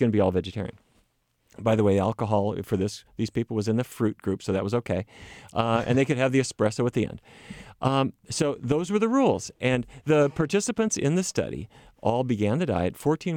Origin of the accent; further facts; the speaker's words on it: Fargo, North Dakota, United States; I grew up in Fargo, North Dakota, come from a cattle ranching family, eating 100% the wrong things.